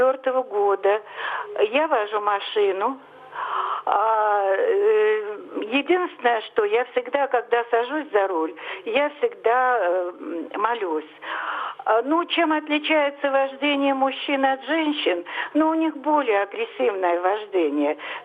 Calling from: Moscow, Russia; Здравствуйте, это я звоню из Москвы.

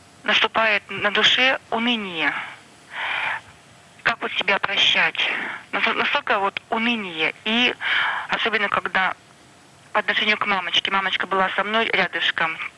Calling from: Kostroma, Kostroma Oblast, Russia; Я звоню из Костромы.

